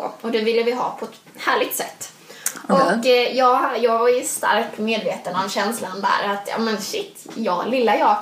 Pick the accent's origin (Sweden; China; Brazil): Sweden; Blekinge; Så jag åkte hem då och så tittade jag lite på utbudet, vad det fanns hemma i Blekinge.